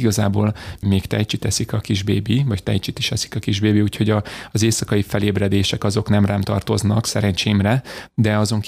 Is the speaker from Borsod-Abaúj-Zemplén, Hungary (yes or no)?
no; Csikéria, Bács-Kiskun, Hungary; Így van, Csikériáról származom.